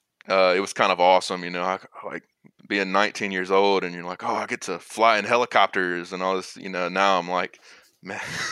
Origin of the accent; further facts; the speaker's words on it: Mississippi, United States; But kind of where I'm from South Mississippi, so there's not a whole lot of industry